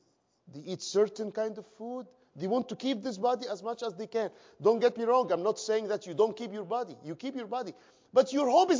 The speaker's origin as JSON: {"language": "English", "country": "Egypt", "said": "As you may know, or many of you may know, I'm from Egypt."}